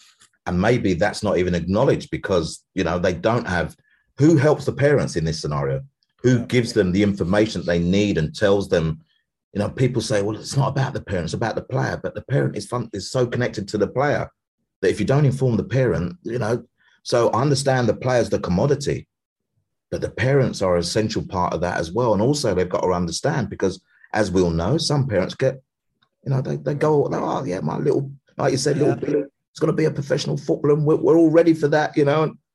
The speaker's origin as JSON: {"language": "English", "region": "London", "country": "United Kingdom", "said": "because I'm from East London."}